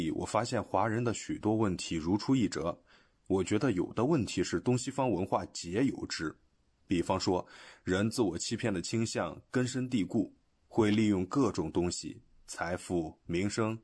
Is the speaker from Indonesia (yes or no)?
yes; Indonesia; born there; Chinese is a second language; 我出生在印尼，父亲来自福建，妈妈是广东人，家人过去都是佛教徒。我上的是基督教学校，小学初中的时候信主了